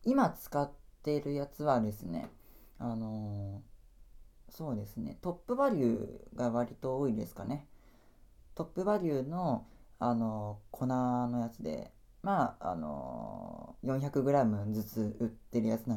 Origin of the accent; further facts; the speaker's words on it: Kumamoto, Japan; 時々ね、地元熊本のですね、どこら辺かな